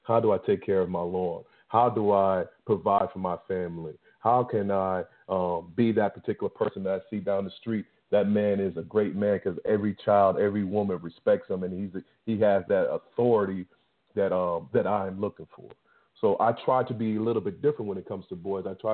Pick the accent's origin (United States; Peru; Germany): United States; New York; I know growing up in New York, if we drive into the city and we make a wrong turn or run a red light